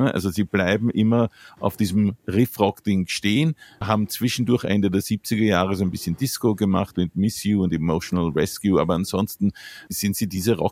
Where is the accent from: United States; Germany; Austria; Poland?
Austria; ich als Österreicher würde sagen, unter der Fuchtel.